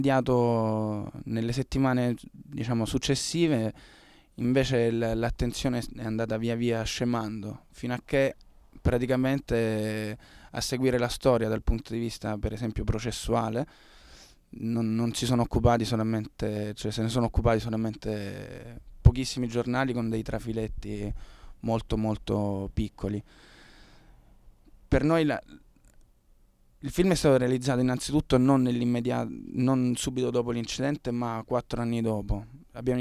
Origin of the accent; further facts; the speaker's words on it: Apulia, Italy; essendo io salentino ed Ervis albanese